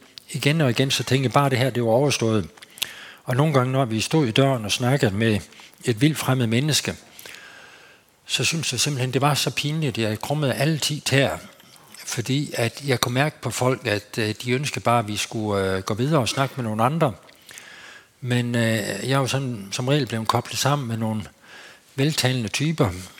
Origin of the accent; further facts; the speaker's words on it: Sæding, Central Denmark Region, Denmark; der var der sådan en bibelvækkelse på min hjemegn i Sæding